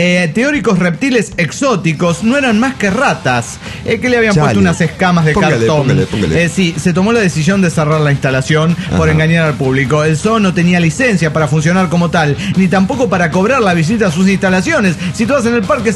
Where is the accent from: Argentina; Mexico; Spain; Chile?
Mexico; Monterrey, Nuevo León; Y nosotros como Regio Montano no nos podíamos permitir eso.